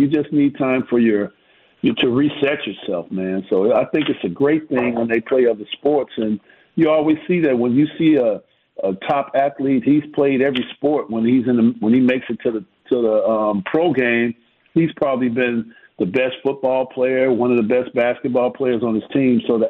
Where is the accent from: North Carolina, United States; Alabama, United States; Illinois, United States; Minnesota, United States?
Illinois, United States; Chicago; born or raised there